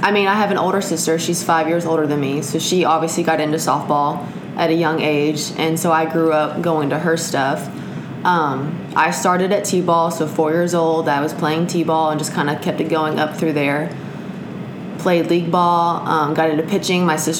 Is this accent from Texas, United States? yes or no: yes; Liberty, Texas, United States; It's right in between Houston and Beaumont, little small town. Been there all my life.